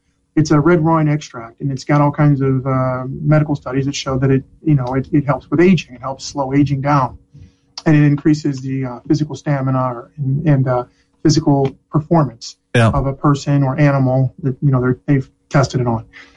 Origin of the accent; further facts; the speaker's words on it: Ohio, United States; I'm a small town boy. I'm from Wayne County. I'm from a little small farm town in Wayne County, Ohio.